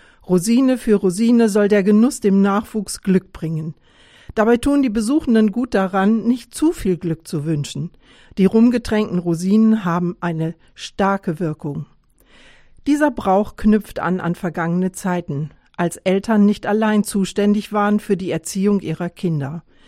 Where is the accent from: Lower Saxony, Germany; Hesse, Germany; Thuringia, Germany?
Lower Saxony, Germany; Wird in meiner Heimat Ostfriesland ein Kind erwartet, setzt die Familie einige Wochen vor der Geburt dieses Getränk an.